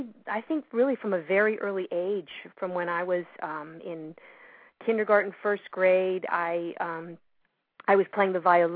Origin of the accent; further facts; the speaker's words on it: New York, United States; Well, I grew up in New York, and I grew up basically listening to a lot of music in my household. Both my parents are from Colombia, South America